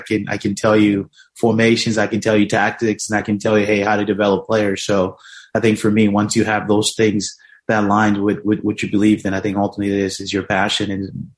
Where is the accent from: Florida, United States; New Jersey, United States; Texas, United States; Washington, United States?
Texas, United States; Houston; which hopefully with myself being a head coach and some other guys growing up in Houston, like Johnny over at Creighton, we can start to see